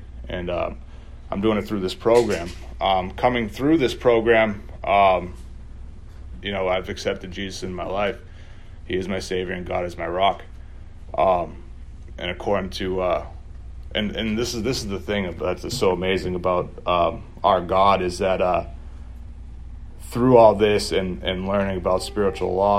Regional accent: Lowell, Massachusetts, United States; I'm from Lowell, Massachusetts.

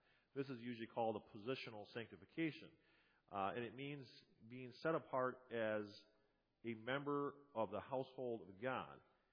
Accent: United States

